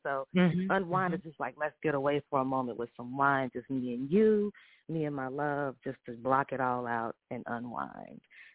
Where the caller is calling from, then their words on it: Edmond, Oklahoma, United States; I am calling from the great state of Oklahoma.